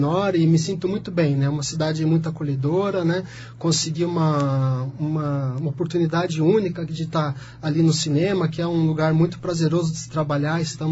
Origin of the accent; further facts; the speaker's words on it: São Paulo, Brazil; now in União da Vitória, Brazil; né, nascido e criado em São Paulo, capital, fazem 7 anos que estou aqui em União da Vitória, resido em União da Vitória, né, trabalho ali em Porto União.